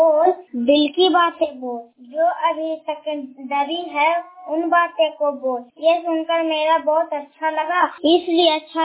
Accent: Chandi Dih, India; Chandi D के रहने वाली हूँ।

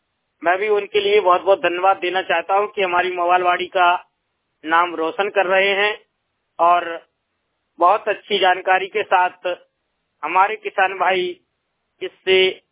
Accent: Khaniyadhana, Madhya Pradesh, India; मैं भी खनियादाना तहसील से बिलोंग करता हूँ

